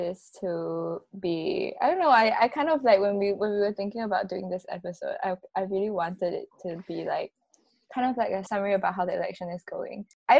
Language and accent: English; Singapore; I think there's this feeling like growing up as a Singaporean that kind of everything is taken care of.